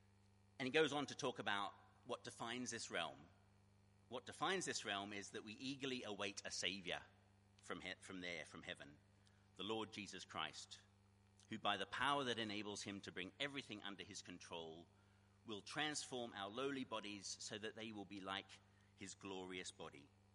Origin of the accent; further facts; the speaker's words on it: Australia; moved away; Of course, I'm not from here originally. Been here 20 years, so this is my new home, but originally I grew up in Australia.